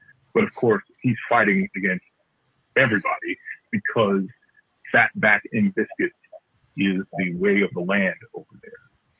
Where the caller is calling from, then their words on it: Cleveland, Ohio, United States; calling from Cleveland.